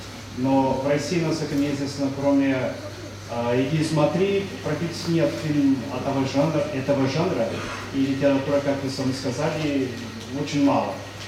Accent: Brazil; Russian is a second language; я из Бразилии, образование мое юридическое

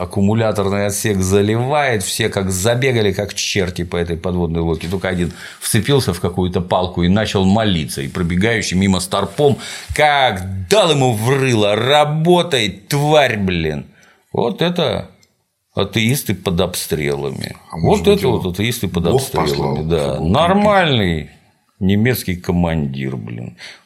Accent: Novgorod Oblast, Russia; Я эти бляхи в детстве в Новгородской губернии просто тоннами собирал.

